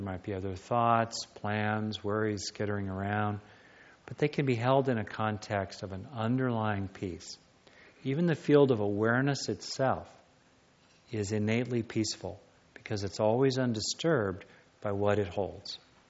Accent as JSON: {"language": "English", "region": "California", "country": "United States", "tie": "born or raised there", "said": "I grew up in Southern California, a lot of lizards there, rub their bellies, lizard time."}